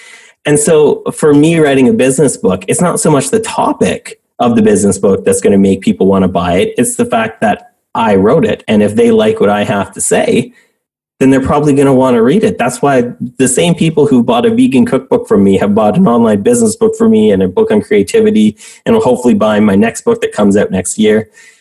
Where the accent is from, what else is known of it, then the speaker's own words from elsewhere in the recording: Canada; I'm Canadian as well.